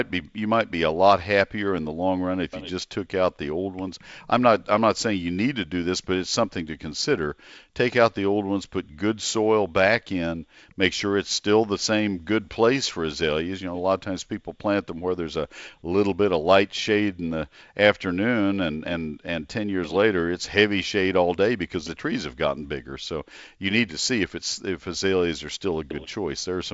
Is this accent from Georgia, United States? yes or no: no; College Station, Texas, United States; I did not grow it when I was growing up in College Station, but I think it would do very well.